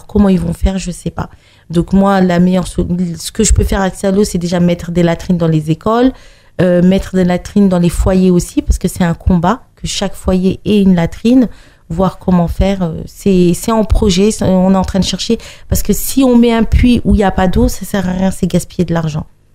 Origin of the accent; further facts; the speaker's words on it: Senegal; c'est le Sénégal, c'est d'où je viens, je suis sénégalaise